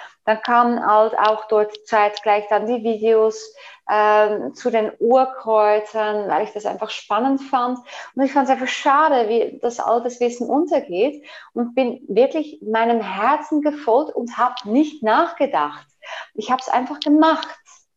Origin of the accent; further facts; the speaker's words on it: Netherlands; German is a second language; now in Switzerland; Und als Holländerin und als Veganerin in der Schweiz